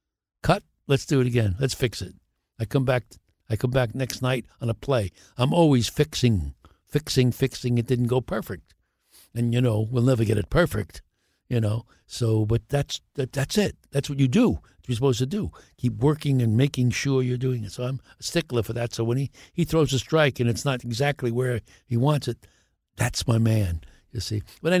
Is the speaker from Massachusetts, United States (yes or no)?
no; Brooklyn, New York, United States; born there; even though I was born in Brooklyn, I was a New York Giants fan.